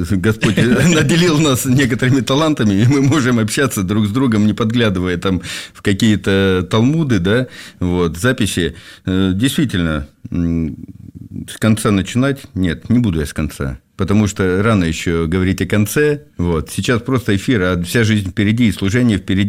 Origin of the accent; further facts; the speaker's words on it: Vorkuta, Komi Republic, Russia; born there; Я родился под Воркутой в республике Коми СССР, вот, в далеком 75-м году, вот, в нормальной такой семье с определенным достатком